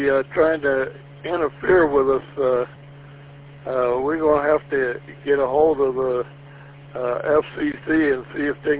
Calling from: Lorain, Ohio, United States; in Lorain, Ohio.

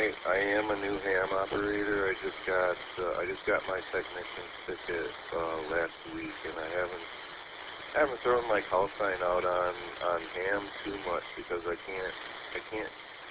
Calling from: Saginaw Township, Michigan, United States; I'm transmitting from Saginaw Township, and the repeater's in Saginaw.

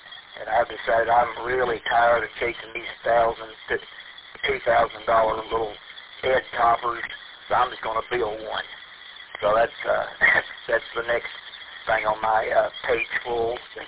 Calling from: Morgantown, Indiana, United States; I am in a little town called Morgantown. It's probably a solid 30 miles south of Indianapolis.

